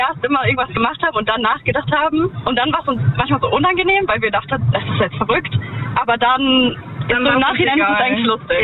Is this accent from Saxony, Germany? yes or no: no; Rhineland-Palatinate, Germany; Nee, aus dem Hunsrück.